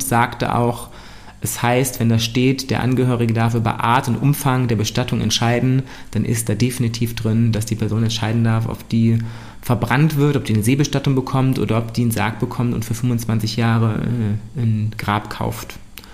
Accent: Eifel, Germany; Bei uns in der Eifel auch so, dass immer ein Kasten Bier kalt.

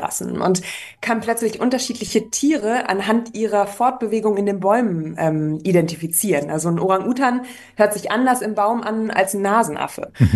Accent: North Rhine-Westphalia, Germany; Ich bin schön in NRW aufgewachsen.

